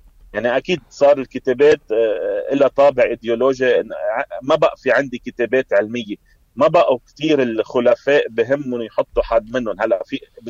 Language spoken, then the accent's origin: Arabic; Syria; انه انا كوني سوري على التعبير بحبش احكي بهالموضوع